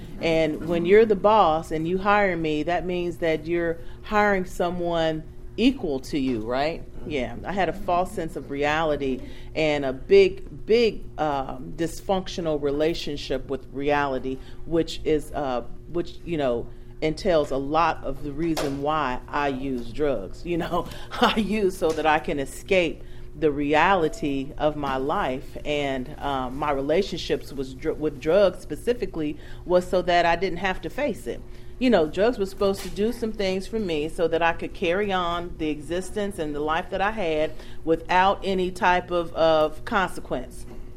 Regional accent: Ohio, United States; moved away as an adult; I'm originally from Ohio, and I recently moved down here the latter part of last year.

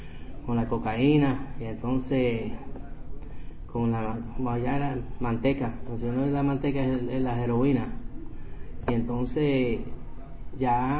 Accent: New York, United States; Especialmente yo me crié en Nueva York.

